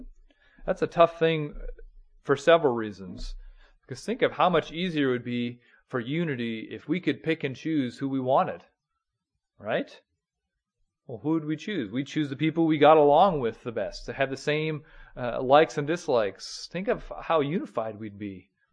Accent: North Dakota, United States; There's one restaurant in my hometown, Amanda, in North Dakota.

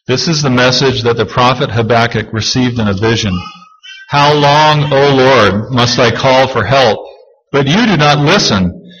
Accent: Milwaukee, Wisconsin, United States; You know, I grew up in Milwaukee.

